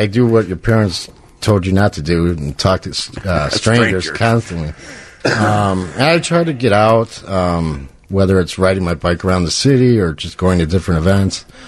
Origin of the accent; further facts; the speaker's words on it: Chicago, Illinois, United States; Yeah. I've been in the Chicago area my whole life. Went to high school in the suburbs in Naperville. And lived in Norwood Park.